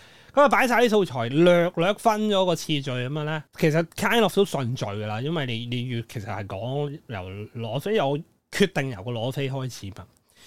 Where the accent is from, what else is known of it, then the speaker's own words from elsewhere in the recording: Hong Kong; 可能我系香港人嚟嘅，唔好意思啦吓